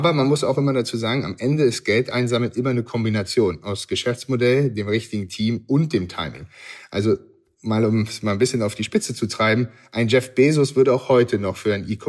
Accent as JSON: {"language": "German", "region": "Berlin", "country": "Germany", "tie": "born or raised there", "moved": "yes", "lives_now": "New York, United States", "said": "Also aufgewachsen bin ich in Berlin und wo ich gerade heute auch bin. Sonst lebe ich, wie du ja schon gesagt hast, in New York."}